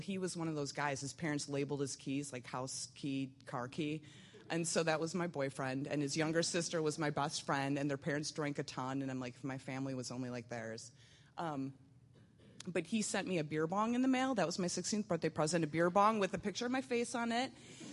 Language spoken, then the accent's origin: English; Milwaukee, Wisconsin, United States; born there; But I was born in Milwaukee, Wisconsin, and I am the second youngest of 8 kids.